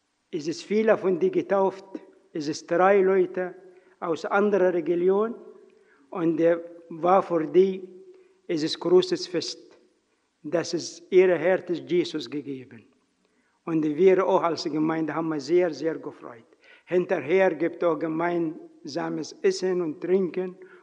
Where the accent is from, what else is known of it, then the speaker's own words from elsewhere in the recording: Egypt; German is a second language; ich komme aus Ägypten, ich bin verheiratet und ich habe 5 Kinder.